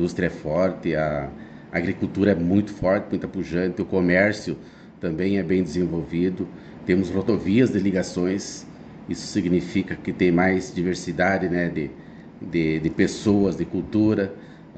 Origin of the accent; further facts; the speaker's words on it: Espumoso, Rio Grande do Sul, Brazil; a gente é natural de Espumoso, né? Se criamos em Espumoso e retornamos a Espumoso há mais ou menos 14 anos.